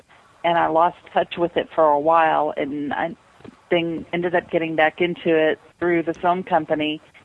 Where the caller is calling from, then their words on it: Dallas, Texas, United States; I'm in Dallas.